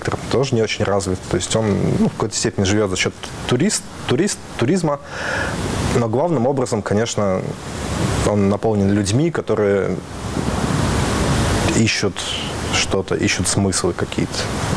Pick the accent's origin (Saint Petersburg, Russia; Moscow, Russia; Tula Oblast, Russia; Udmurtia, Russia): Saint Petersburg, Russia; moved away as an adult; now in Berlin, Germany; Я родом из Питера.